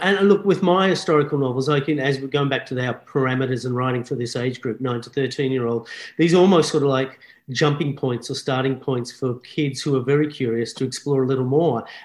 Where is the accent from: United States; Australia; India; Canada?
Australia; an Italian growing up in Australia.